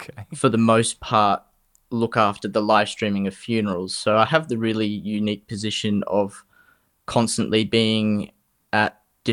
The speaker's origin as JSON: {"language": "English", "town": "Sydney", "region": "New South Wales", "country": "Australia", "tie": "born there", "said": "I was born in Sydney, and I was brought up in the Christadelphian faith, which is a biblical Unitarian faith"}